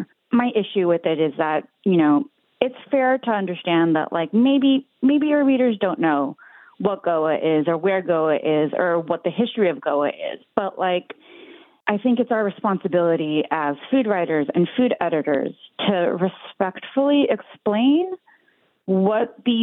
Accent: United States; I'm Bangladeshi American.

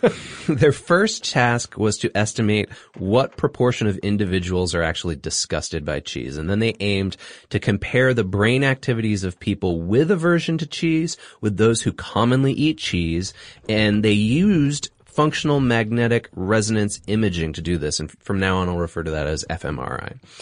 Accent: Singapore; Yeah, as many of our listeners know and you guys know, I grew up in Singapore.

